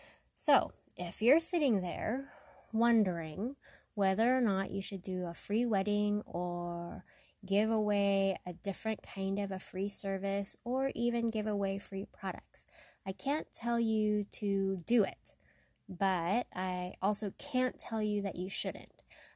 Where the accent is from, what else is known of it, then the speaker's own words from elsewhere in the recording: Sacramento, California, United States; That one free wedding in a veterans hall in my hometown of Sacramento took me to snowy resorts in South Lake Tahoe